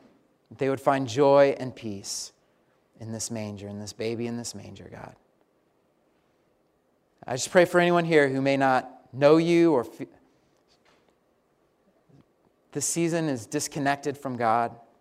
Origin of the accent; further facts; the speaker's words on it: Colorado, United States; now in Philadelphia, United States; Now, you all call it the shore. I'm from Colorado, so we call it the beach.